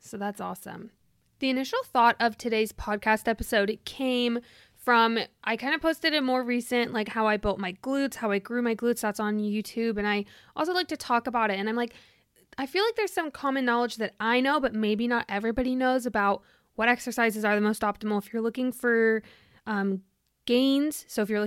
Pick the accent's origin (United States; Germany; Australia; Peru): Germany; I was born in Germany. I've moved around there a lot.